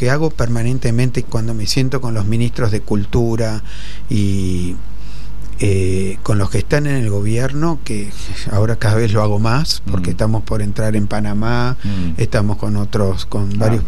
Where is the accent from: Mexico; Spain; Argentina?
Argentina